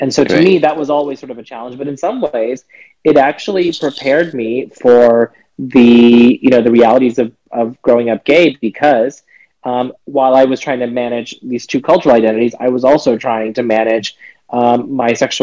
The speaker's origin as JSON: {"language": "English", "region": "Texas", "country": "United States", "tie": "born or raised there", "said": "I am 44 years old. I grew up in Central Texas."}